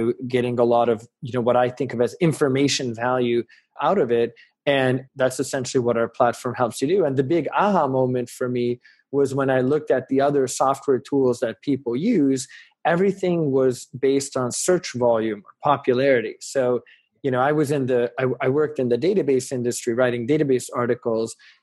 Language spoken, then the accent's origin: English; Hungary; now in United States; And, you know, we came from Hungary, which was a, you know, post-Soviet country where they didn't have consumer education nearly as much as in the US.